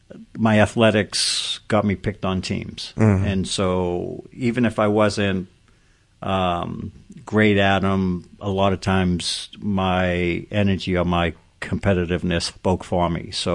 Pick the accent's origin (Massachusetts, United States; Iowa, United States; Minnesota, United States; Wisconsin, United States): Massachusetts, United States; Boston; You know, my grandparents and where I grew up in South Boston, we have the South Boston St. Patrick's Day parade that runs through it every year.